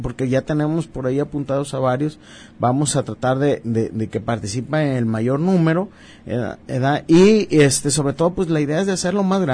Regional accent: Mexico; Yo creo, como mexicanos, que tenemos la responsabilidad de estarle dando todo el respeto a nuestros platillos

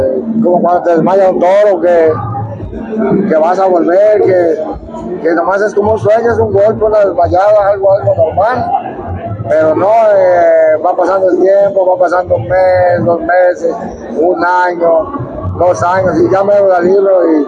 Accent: San Miguel Zapotitlán, Jalisco, Mexico; Soy de San Miguel Zapotitlán, municipio de Poncitlán, Jalisco.

